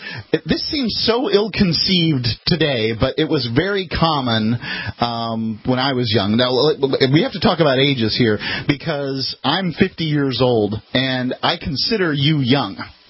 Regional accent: Sarasota, Florida, United States; born there; I was born in Sarasota Memorial Hospital.

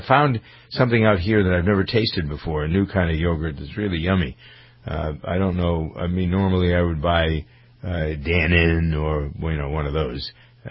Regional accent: Framingham, Massachusetts, United States; Today, in my hometown of Framingham, Massachusetts, it's a big day.

